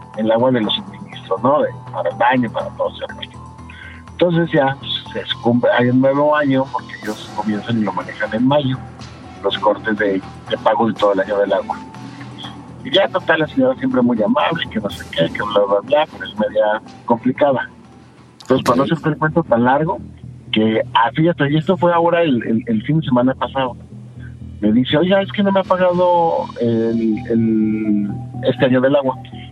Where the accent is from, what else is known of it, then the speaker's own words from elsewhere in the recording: Torreón, Coahuila, Mexico; Sí, de Torreón, mi rey.